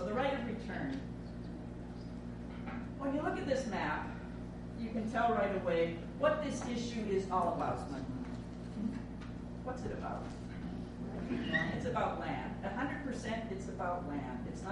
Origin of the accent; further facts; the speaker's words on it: Alberta, Canada; I'm Canadian, and I'm known as a Canadian, but I could be known as an Albertan because I'm from Alberta. I've never called myself